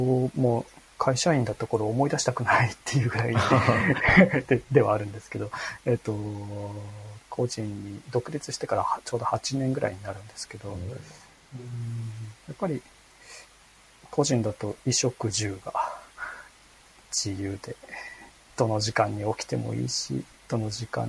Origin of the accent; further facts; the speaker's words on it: Hokkaido, Japan; 私出身が北海道だっていうところがありますね。北海道のすごく田舎のところ出身なんですけど